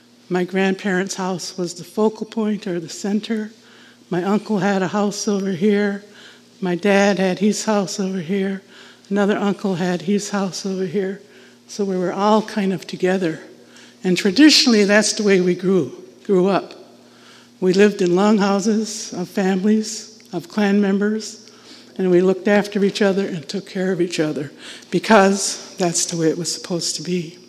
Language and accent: English; United States; Although I was raised and born in the States, I am also a citizen of Canada as well.